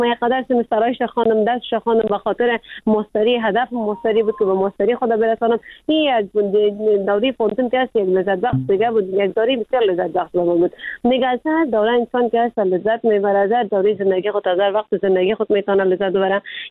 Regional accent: Afghanistan; ما خود ما افغان هستیم

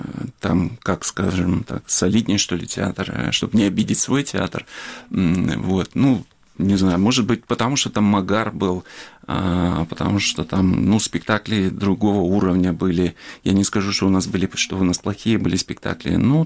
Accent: Ukraine; Вот я съездил в Россию, я себя ощутил там украинцем.

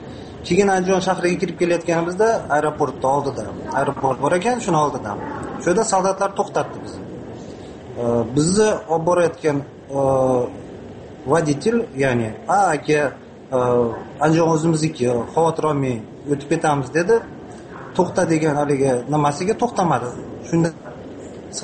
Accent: Kyrgyzstan; now in Saint Petersburg, Russia; men asli Qirg'izistonlikman. Lekin 90-chi yillari Rossiya davlatiga ko'chib ketganman. Rossiya davlatida yashayman.

